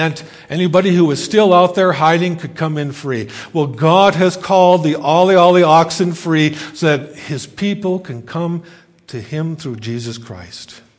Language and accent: English; United States; I grew up in the States, so I don't know if this is a phrase that you're familiar